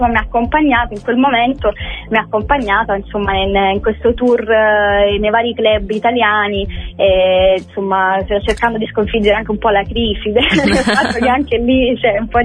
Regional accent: Salerno, Campania, Italy; born there; in questo momento sono di base comunque giù dove io sono nata, cioè a Salerno

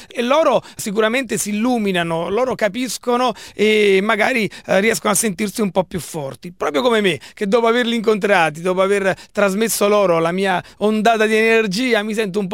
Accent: Avellino, Campania, Italy; questa è proprio la tappa più vicina a casa mia. Tutti sanno che io sono di Avellino

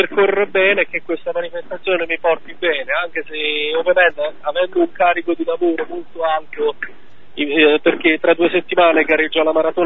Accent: Campania, Italy; Poi da campano ovviamente sono felice che si organizzano i campionati italiani qui nella nostra regione

